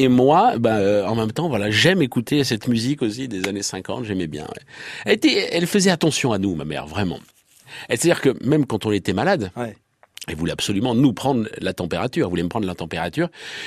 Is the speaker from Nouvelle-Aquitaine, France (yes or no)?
no; Sarcelles, Île-de-France, France; quand j'étais enfant, à Sarcelles, avant de m'emmener à l'école